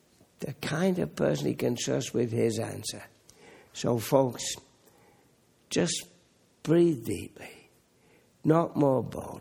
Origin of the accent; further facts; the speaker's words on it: England, United Kingdom; I'm an Englishman. I grew up in the Second World War. I'm an old guy now.